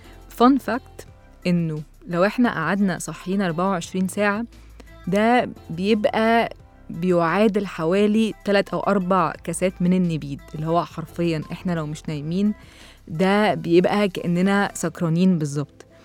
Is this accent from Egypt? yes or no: yes; Egypt; الدواء ده للأسف مبهد الناس كتير ومنتشر جدا عندنا في مصر